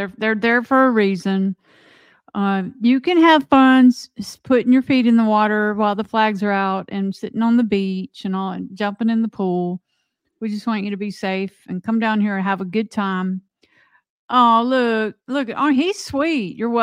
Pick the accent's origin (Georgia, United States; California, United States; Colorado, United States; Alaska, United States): Georgia, United States; Atlanta; moved away; I moved here in 90 and I first came here in 87. I'm from Atlanta and we used to go to other beaches